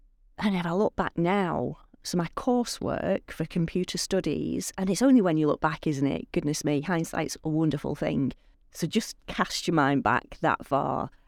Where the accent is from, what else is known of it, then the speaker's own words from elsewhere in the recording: Wigan, North West England, United Kingdom; from Wigan. But my support network is in Wigan